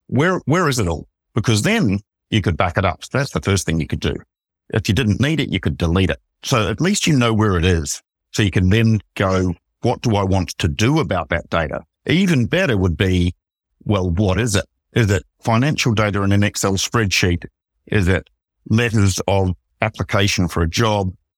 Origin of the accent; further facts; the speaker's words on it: New Zealand; now in Australia; I actually am an Australian because I'm a New Zealander really, but I really am an Australian.